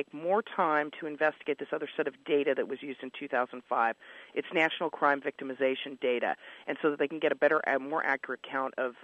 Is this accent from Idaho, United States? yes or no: no; Alabama, United States; You've got my home state here of Alabama that reported one hate crime last year for a population of over 4 million people.